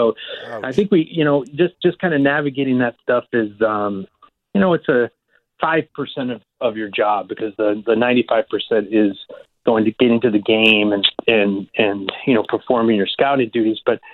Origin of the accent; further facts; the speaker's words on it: Chicago, Illinois, United States; having been here for 7 years now, I think I'm starting to consider myself a Floridian. And, that's for growing up in Chicago where we had really harsh winters.